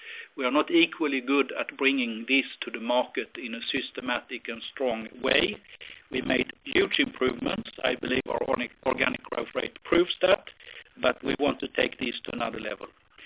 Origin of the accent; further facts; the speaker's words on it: Sweden; English is a second language; we are from Sweden, so we're all good Swedish social democrats